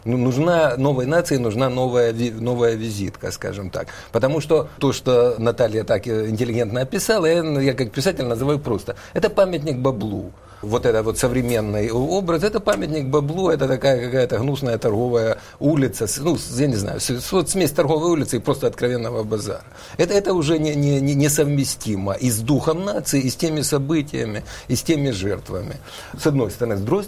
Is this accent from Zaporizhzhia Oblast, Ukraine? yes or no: no; Poltava, Poltava Oblast, Ukraine; Вот в моем родном городе Полтаве тоже прекрасная центральная старинная улица.